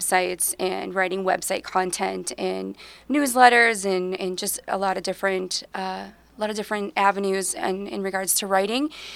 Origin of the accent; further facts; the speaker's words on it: Staples, Minnesota, United States; being really familiar with the Wadena area as well, growing up in Staples.